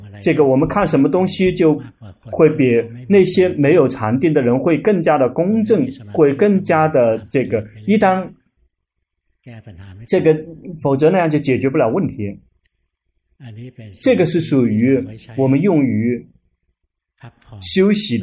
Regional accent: Thailand; 就是我们泰国人，不需要提到别的国家的人

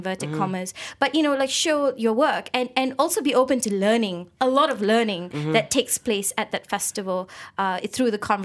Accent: Malaysia; I'm a Malaysian Indian writer.

